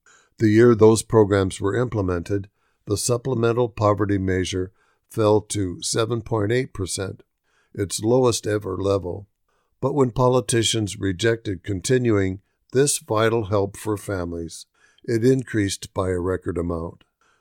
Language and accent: English; Des Moines, Iowa, United States; When I was growing up in Des Moines, my mom had a stable job with the state